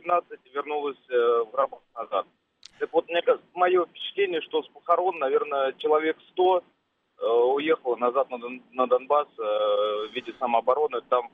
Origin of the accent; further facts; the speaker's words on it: Moscow, Russia; Я москвич сам